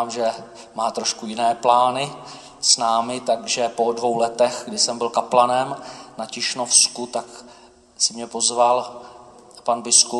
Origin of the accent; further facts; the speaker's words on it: Brno, South Moravian Region, Czechia; Na světě jsem již 39 let a narodil jsem se v Brně. Tam jsem také vyrůstal